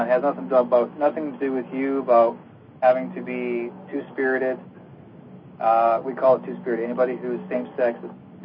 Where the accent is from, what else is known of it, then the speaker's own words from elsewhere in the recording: Canada; basically I'm a Canadian.